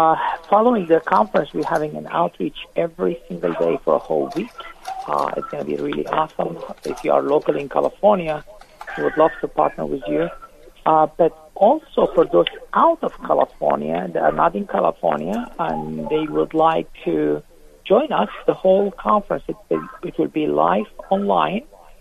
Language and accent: English; Sudan; I'm originally from Sudan. I came to Sudan over 20 years ago